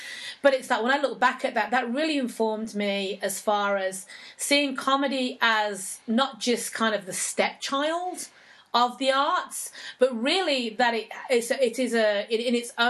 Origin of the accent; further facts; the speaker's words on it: Birmingham, West Midlands, United Kingdom; also born or lived in Scotland; Birmingham is where I actually grew up. I was born in Scotland, but I grew up in Birmingham.